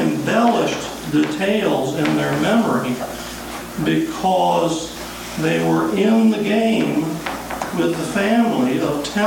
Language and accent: English; the South, United States; I'm from the South, where they have a long tradition of storytelling and perhaps of slightly stretching the truth in the story to make it sound better.